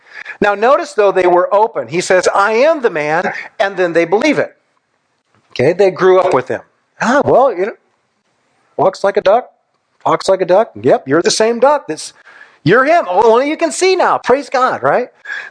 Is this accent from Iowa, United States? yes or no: yes; Newton, Iowa, United States; And I said I was from Newton, Iowa.